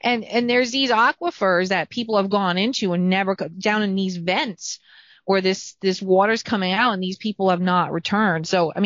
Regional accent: Rhode Island, United States; I'm from New England, so Rhode Island off the coast, when you went swimming, you didn't go swimming until like August because the water was so cold.

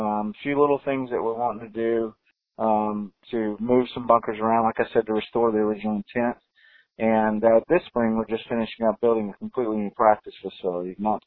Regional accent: Atlanta, Georgia, United States; I mean, I grew up in Atlanta, and Larry's an Atlanta guy, and I knew that one really well.

